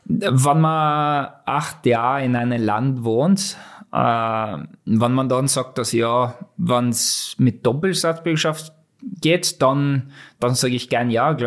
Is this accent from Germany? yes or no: no; Norway; German is a second language; now in Salzburg, Austria; Leute hast Doppel-Staatsbürgerschaft in Österreich. Aber ich bin in Norwegen geboren, aufgewachsen, Raringen, wo ich komme aus dem Norwegen, das ist, was sagt man, richtige Heimat